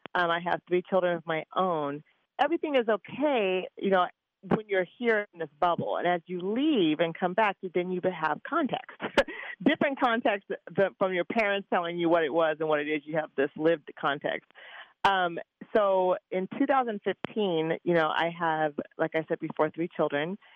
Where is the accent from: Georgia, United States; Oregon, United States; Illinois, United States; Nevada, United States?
Oregon, United States; Eugene; even though I'm from Eugene, even though I've worked in lots of areas of Eugene that are very community-based